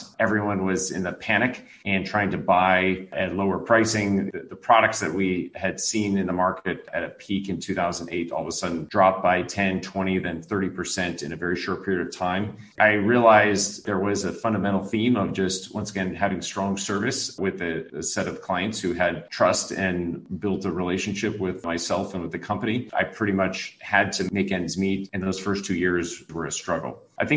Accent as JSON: {"language": "English", "town": "St. Louis", "region": "Missouri", "country": "United States", "moved": "as an adult", "lives_now": "China", "said": "I am a veteran of China of 18 years. I'm originally from St. Louis, but currently am the business owner of Clean Energy Associates."}